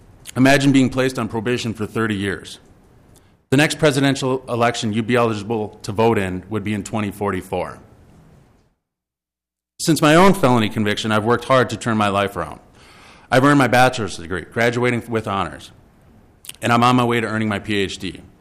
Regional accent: Owatonna, Minnesota, United States; Growing up in Owatonna, I was taught that the right to vote is not just an important, sacred right

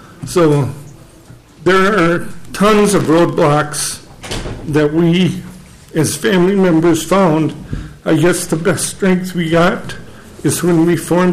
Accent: Briceland, Minnesota, United States; Madam Chairman … I'm from Briceland, Minnesota. which is about 30 miles west of Albert Lea

